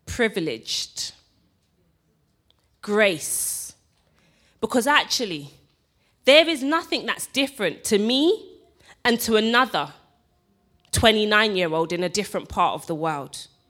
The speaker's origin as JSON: {"language": "English", "region": "England", "country": "United Kingdom", "tie": "born there", "said": "I was born in England"}